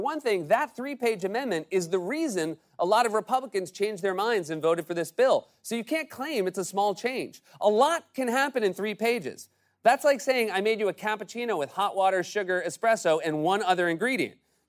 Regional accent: Texas, United States; I'm from Texas.

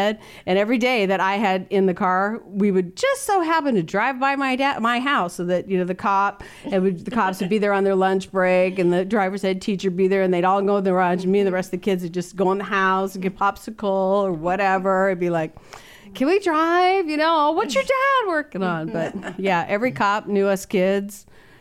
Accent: Kenosha, Wisconsin, United States; now in California, United States; We came from Kenosha. We moved to California in 68.

